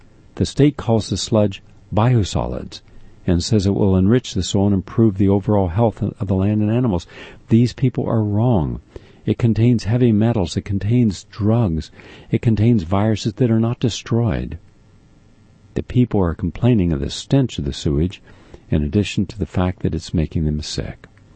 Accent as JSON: {"language": "English", "region": "West Virginia", "country": "United States", "tie": "born or raised there", "said": "In West Virginia, my home state, the January chemical spill that contaminated drinking water for 300,000 West Virginians around Charleston garnered immense media coverage."}